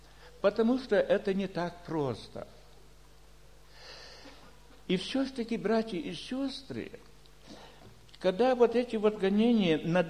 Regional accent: Karaganda, Karaganda Region, Kazakhstan; я сам из Караганды

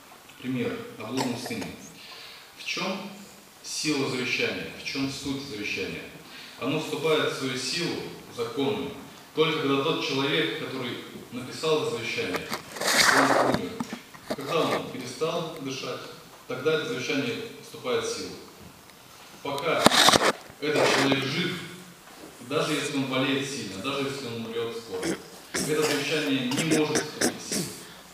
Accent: Kemerovo Oblast, Russia; я из Сибири, из Кемеровской области.

